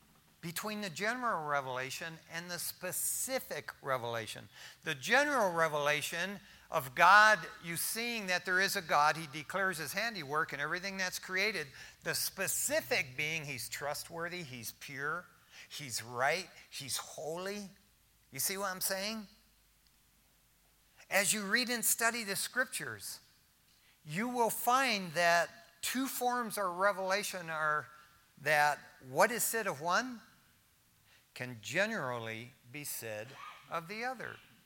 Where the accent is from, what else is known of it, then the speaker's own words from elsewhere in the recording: East Detroit, Michigan, United States; Now, I can remember as a young kid, before I hit my teens, growing up in East Detroit, Michigan, and we would lay out on the grass.